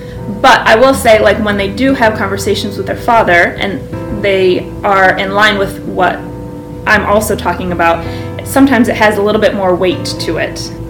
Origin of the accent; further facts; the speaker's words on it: Battle Creek, Michigan, United States; moved away as an adult; now in Bahrain; I grew up in Battle Creek, Michigan, and I currently live in the country of Bahrain with my husband Josh and our three children.